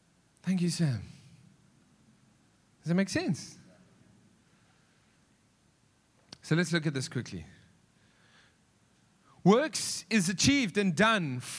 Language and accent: English; Johannesburg, Gauteng, South Africa; I'm from the East. Our greatest, the way that the East of Joburg, that is, by the way.